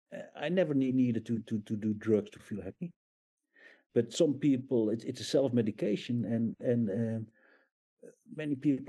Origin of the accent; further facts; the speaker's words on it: Netherlands; moved away; Yeah, I mean, I am from the Netherlands. I moved out there 30 years ago.